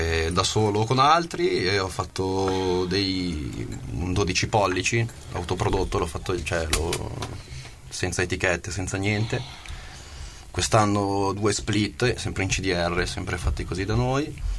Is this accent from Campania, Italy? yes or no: no; Vimodrone, Lombardy, Italy; Da vicino a Milano, Vimodrone.